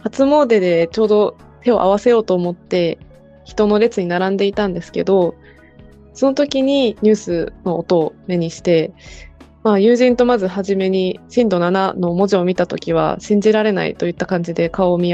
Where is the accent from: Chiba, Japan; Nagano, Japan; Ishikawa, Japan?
Ishikawa, Japan; Nanao; also born or lived in Noto; now in Akita, Japan; 私は出身が石川県で、小学生中学生の時は能登町、高校の時は七尾市に住んでいました。で、去年共同通信に入社して、今は秋田支局で働いています。